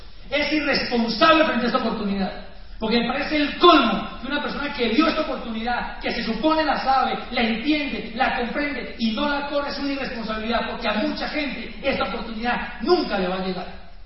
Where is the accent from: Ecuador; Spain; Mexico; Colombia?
Colombia; Popayán, Cauca; Bueno, yo también soy de Popayán